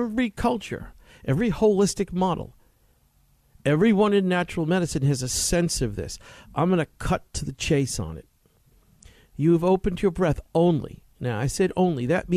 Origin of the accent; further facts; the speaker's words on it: East Coast, United States; It's what I always loved about boxing, about growing up on the East Coast, going to the gyms with that spurious claim that you could fight.